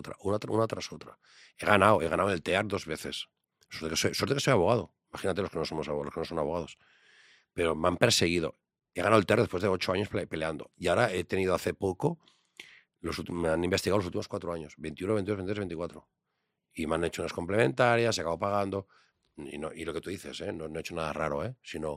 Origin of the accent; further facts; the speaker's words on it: Catalonia, Spain; lo pago porque es España, porque España, como catalán